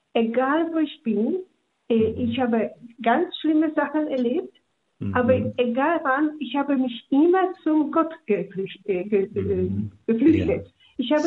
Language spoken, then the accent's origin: German; Warsaw, Masovian Voivodeship, Poland; Ich komme aus Warschau.